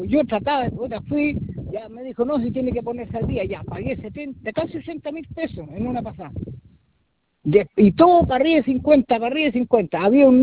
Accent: Coronel, Biobío, Chile; Quedó todo, todo, todo ahí en Concepción, porque soy de Coronel y ya tenía que viajar a Conce

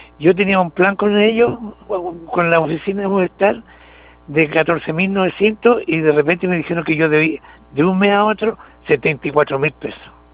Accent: Angol, Araucanía, Chile; Yo soy de Angol.

